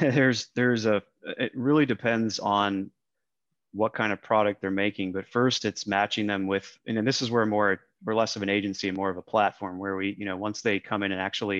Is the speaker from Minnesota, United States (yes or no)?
yes; Minneapolis, Minnesota, United States; moved away as an adult; now in Austin, United States; Well, I grew up in Minneapolis originally. So, you know, Skull Vikings, go Gophers for all you sports fans out there. Then went to school at University of Texas, where I currently still reside in Austin.